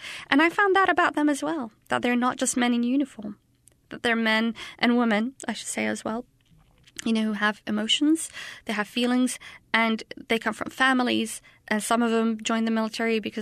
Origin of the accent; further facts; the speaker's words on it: Baghdad, Baghdad Governorate, Iraq; I'm from Baghdad, Iraq.